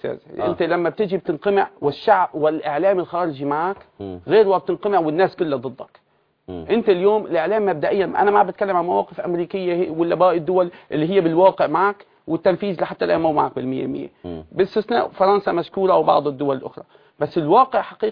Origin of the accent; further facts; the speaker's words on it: Syria; نحن كشعب سوري